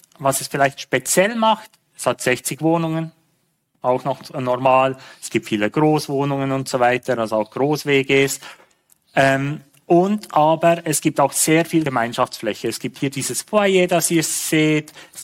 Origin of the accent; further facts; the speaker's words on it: Bern, Switzerland; Wir sind beide aus Bern, wohnen dort in einem hübschen, relativ neuen Wohnprojekt.